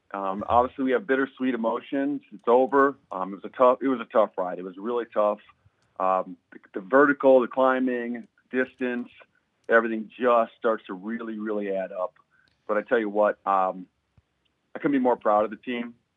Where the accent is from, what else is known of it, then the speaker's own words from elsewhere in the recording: Wisconsin, United States; I felt like it was time to bring it to my home state. And I thought we were primed and ready to do it. And I tell you what, I'm still a little bit in awe of how Wisconsin has turned out.